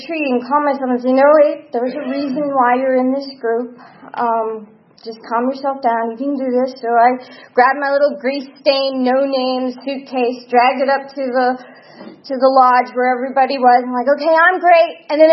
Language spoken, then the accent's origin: English; New Jersey, United States; Yeah, I'm from New Jersey. I didn't want anything